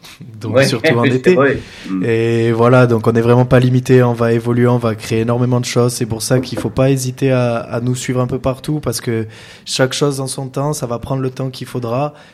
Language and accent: French; Provence-Alpes-Côte d'Azur, France; Nous, on est bien chez nous, en Provence. On va déjà s'exporter au bout de la Provence.